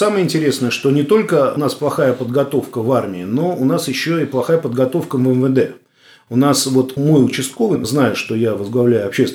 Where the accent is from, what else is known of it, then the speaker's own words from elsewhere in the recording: Moscow, Russia; я вот коренной москвич